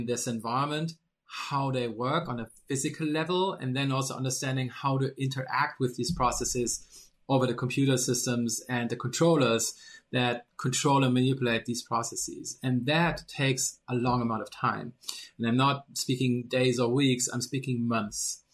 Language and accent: English; Germany; especially looking at my home country, Germany here